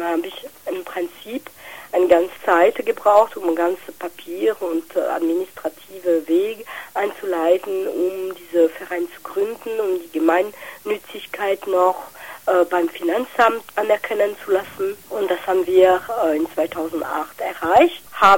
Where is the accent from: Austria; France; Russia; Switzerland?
France; western France; German is a second language; now in Germany; ich komme aus Frankreich. Also ursprünglich aus Westfrankreich.